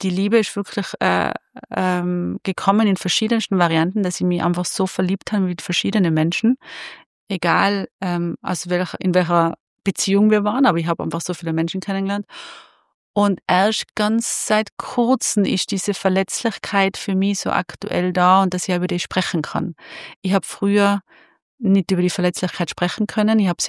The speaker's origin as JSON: {"language": "German", "region": "Tyrol", "country": "Austria", "said": "ich bin aus Tirol, bin eine Tirolerin"}